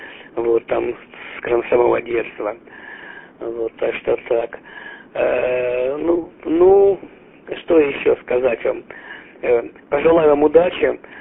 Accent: Derhachi, Kharkiv Oblast, Ukraine; я сам родом, как я сказал, уже из Харьковской области, из Дергачи

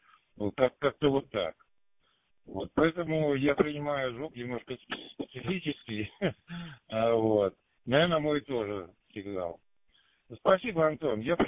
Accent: Obninsk, Kaluga Oblast, Russia; Я сам из Обнинска

